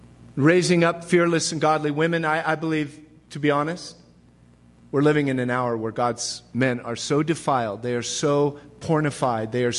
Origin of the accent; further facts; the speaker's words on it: California, United States; I grew up in Orange County, which means that I grew up on rock. I could throw a rock and hit Calvary Chapel, Costa Mesa.